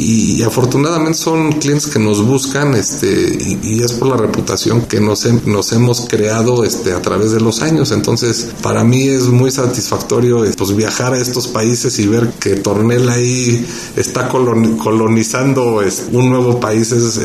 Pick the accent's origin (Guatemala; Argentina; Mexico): Mexico; muchas satisfacciones como empresarios mexicanos